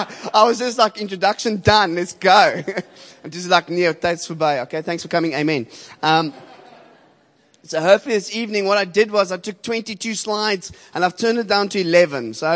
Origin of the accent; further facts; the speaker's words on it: Cape Town, Western Cape, South Africa; I'm from Shofar, Cape Town, City Bowl.